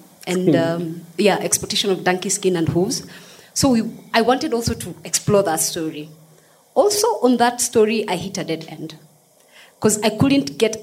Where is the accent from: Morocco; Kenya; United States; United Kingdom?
Kenya; I'm from Kenya.